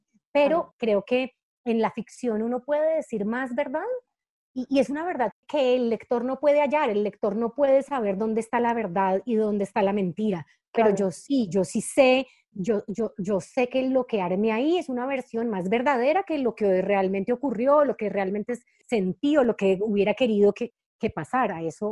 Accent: Cali, Valle del Cauca, Colombia; now in Bogotá, Colombia; yo soy caleña y Cali es una ciudad que es súper importante para mí

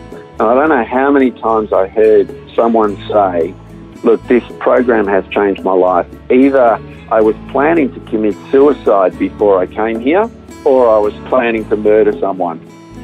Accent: Melbourne, Victoria, Australia; So I was born right here in Melbourne and raised in a Christian family to Dutch migrant parents.

